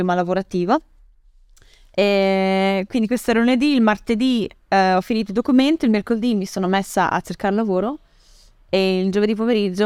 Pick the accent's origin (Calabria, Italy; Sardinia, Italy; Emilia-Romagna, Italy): Emilia-Romagna, Italy; Faenza; io sono nata e cresciuta a Faenza, Faenza era terribile, era tutto chiuso